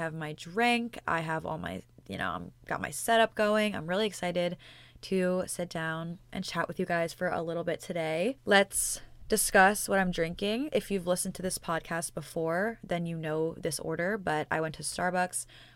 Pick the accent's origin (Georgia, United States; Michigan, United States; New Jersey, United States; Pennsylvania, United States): Pennsylvania, United States; and I'm an Eagles fan, and I'm from Pennsylvania, like I just said. So I decided to drive back home to spend some time with my family for the weekend